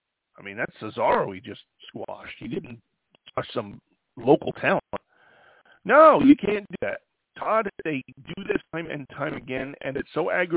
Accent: Ireland; Because I got news for you. I'm Irish.

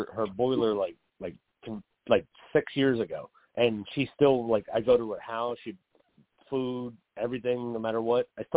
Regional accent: Irvington, New Jersey, United States; I grew up in Irvington as a white kid. I was one of four white kids out of 1,700 kids.

